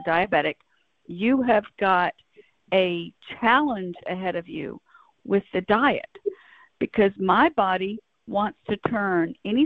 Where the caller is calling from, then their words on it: Birmingham, Alabama, United States; in Birmingham.